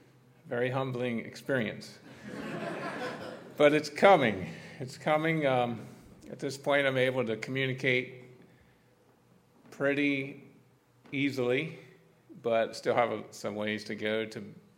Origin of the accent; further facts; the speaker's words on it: United States; I grew up here in Carroll County. My dad and uncles had a big farming operation. I grew up in that.